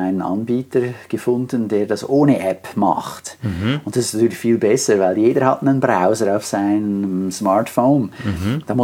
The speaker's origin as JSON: {"language": "German", "country": "Switzerland", "said": "als Schweizer ist ja fast alles international"}